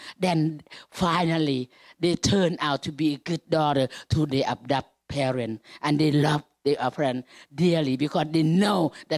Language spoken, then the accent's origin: English; Laos; English is a second language; moved away; This is my life. I came from Laos. I never thought I could be this far to be a missionary to Cambodia.